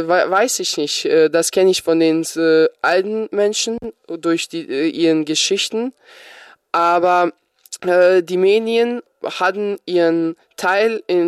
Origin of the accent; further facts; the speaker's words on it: Bosnia & Herzegovina; German is a second language; now in Germany; Also Tom und ich sind aufgewachsen in zwei Ländern. Tom ist aus der DDR und ich bin aus Jugoslavia. Also er in Deutschland und ich in Bosnien.